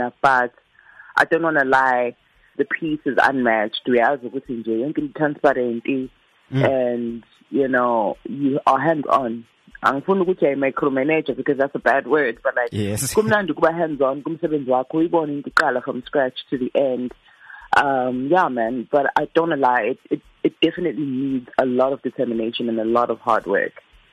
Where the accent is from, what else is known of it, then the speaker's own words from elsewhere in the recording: Durban, KwaZulu-Natal, South Africa; I was born in Mlazi, Prince Mshweni Hospital, not far from MUT actually. Grew up in Durban, Natalia Mlazi Gachi.